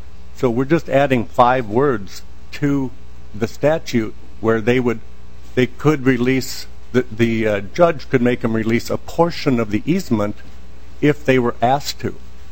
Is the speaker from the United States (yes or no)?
yes; Montevideo, Minnesota, United States; I'm from Montevideo, Minnesota.